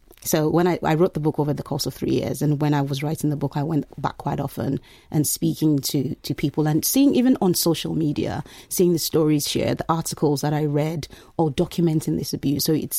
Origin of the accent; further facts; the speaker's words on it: Nigeria; When I was growing up in Nigeria, the nearly 20 years I spent there